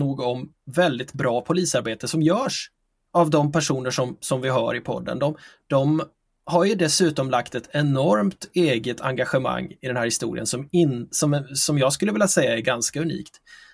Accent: Figaholm, Kalmar County, Sweden; min födelseort där jag växte upp i lilla Figaholm i Småland.

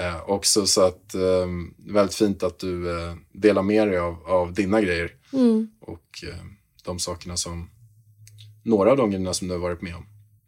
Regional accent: Haninge, Stockholm County, Sweden; Ja, jag kommer från Haninge.

